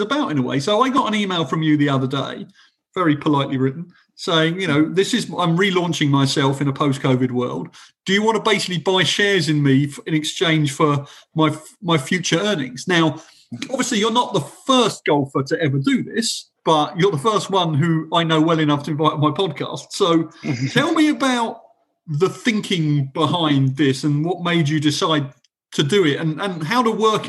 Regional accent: United Kingdom; Obviously, I'm British.

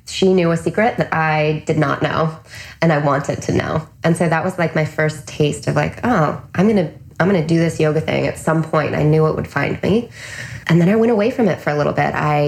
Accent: Oregon, United States; I'm from Oregon and I'm not used to like the big dazzling city

